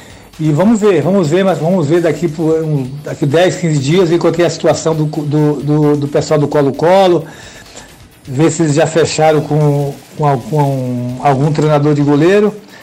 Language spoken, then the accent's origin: Portuguese; Bahia, Brazil; Você sabe que eu sou baiano, mas eu não tenho muito conhecimento aí no estado da Bahia, né?